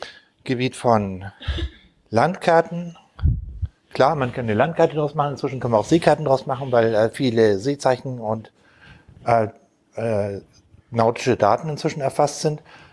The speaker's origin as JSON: {"language": "German", "region": "Hamburg", "country": "Germany", "said": "ich komme aus Hamburg"}